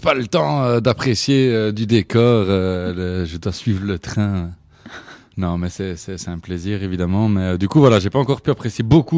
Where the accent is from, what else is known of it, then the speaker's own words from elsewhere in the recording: Charleroi, Wallonia, Belgium; now in Brussels, Belgium; maintenant je suis à Bruxelles, mais c'est vrai qu'à la base je suis de Charleroi, donc c'était pas si loin que ça.